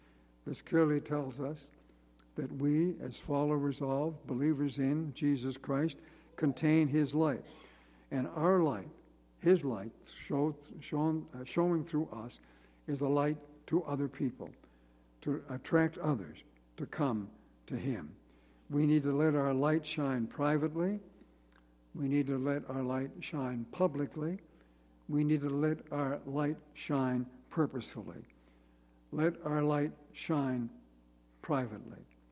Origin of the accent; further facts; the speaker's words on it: Nova Scotia, Canada; I come from Nova Scotia, as you know